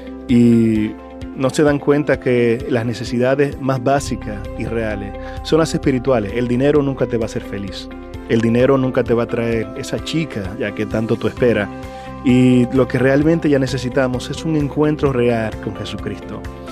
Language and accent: Spanish; Dominican Republic; ser orgullo dominicano en cualquier lugar en donde tú vayas y represente tu bandera. Ese es el orgullo que tiene uno como pelotero y como dominicano.